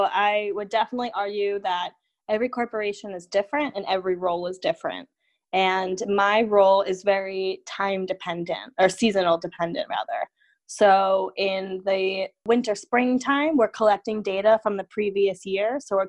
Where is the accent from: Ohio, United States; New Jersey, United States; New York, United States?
New York, United States; I'm 28 and I'm from New York.